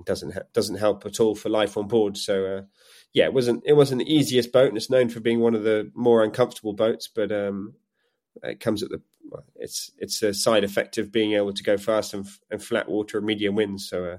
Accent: England, United Kingdom; I'm English, so I call it vulnerable.

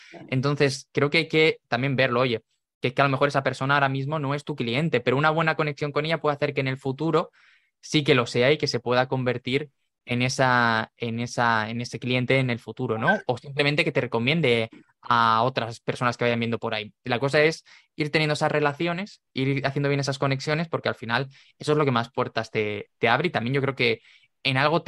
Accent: Murcia, Region of Murcia, Spain; le digo, ostras, es que yo soy de Murcia, estamos muy cercanos

